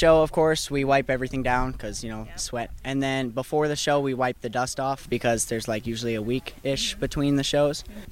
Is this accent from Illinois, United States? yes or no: yes; Grand Park, Illinois, United States; Grand Park, Illinois. Tiny.